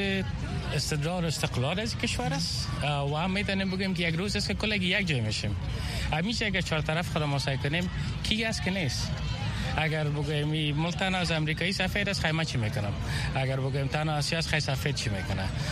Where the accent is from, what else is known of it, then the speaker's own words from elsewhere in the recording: Afghanistan; من از افغانستان هستم، پشت سرم از افغانستان است و بالاخره افغانستان از ما است